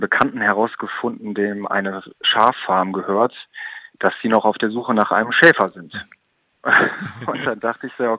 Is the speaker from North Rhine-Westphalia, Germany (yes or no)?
yes; Velbert, North Rhine-Westphalia, Germany; Ich bin ja in Velbert aufgewachsen, das ist zwischen Essen und Wuppertal